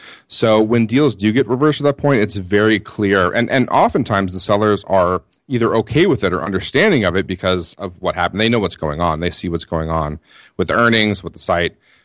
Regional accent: United States; I said, no, I'm an American. I'm living abroad. But, I am an American.

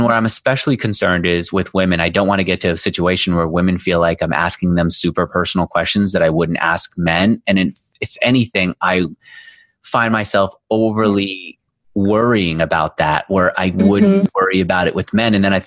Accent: New York, United States; Yes, I was always strange to me when I grew up in New York. That world didn't exist to me.

